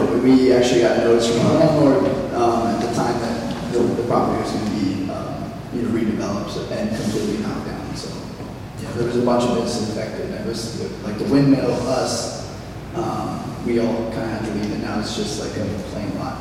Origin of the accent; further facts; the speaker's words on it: Long Branch, New Jersey, United States; And we grew up in Long Ranch. We've had this business for 3 years now.